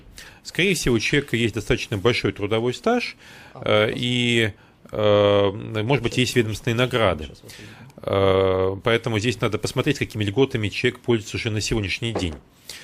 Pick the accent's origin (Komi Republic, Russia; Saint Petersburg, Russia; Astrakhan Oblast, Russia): Astrakhan Oblast, Russia; Astrakhan; я южанин, то есть я астраханец